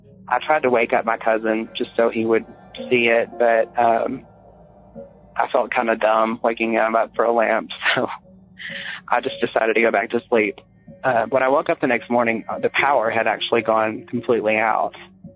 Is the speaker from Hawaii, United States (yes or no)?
no; Little Rock, Arkansas, United States; I am from Little Rock, Arkansas.